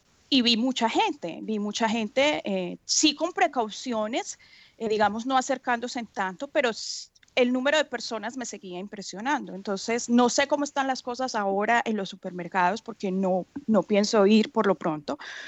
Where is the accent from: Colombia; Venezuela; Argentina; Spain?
Colombia; yo que soy latinoamericana, colombiana